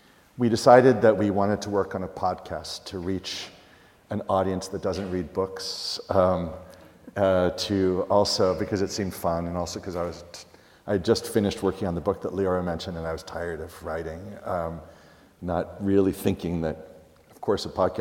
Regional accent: Texas, United States; moved away as an adult; also born or lived in Chicago / New England / Ramallah, Palestine; now in California, United States; I grew up in East Texas, but went to college in Chicago and law school in New England, and now live in California.

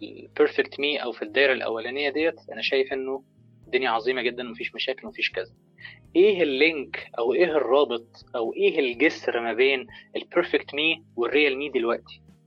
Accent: Egypt; زي ما بنقول عندنا في مصر كده،

